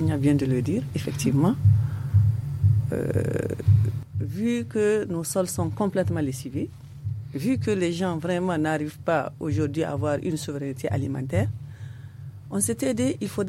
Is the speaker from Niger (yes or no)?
yes; Niger; ici, chez nous, au Niger.